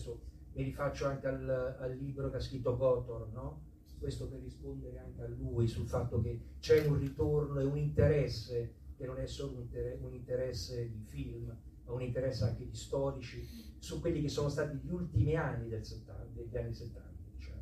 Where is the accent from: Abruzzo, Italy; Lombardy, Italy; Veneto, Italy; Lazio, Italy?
Lazio, Italy; Cerveteri; Nel mio paese, io sono di Cerveteri